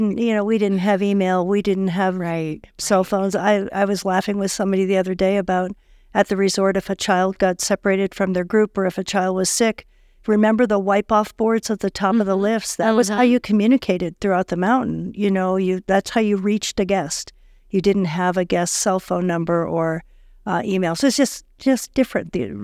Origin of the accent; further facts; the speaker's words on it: Vermont, United States; I grew up in skiing in Vermont at small little ski areas with T-bars and rope toes